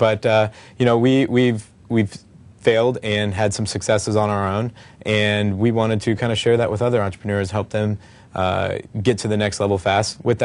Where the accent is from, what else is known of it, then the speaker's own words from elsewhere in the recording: Kansas City, Missouri, United States; So we're from Kansas City, Missouri.